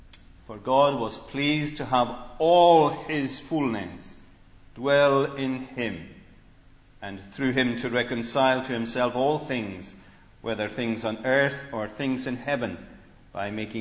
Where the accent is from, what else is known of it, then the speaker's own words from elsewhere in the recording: Scotland, United Kingdom; despite the fact that I'm a Scotsman, he's never lived anywhere else in his whole life but Scotland.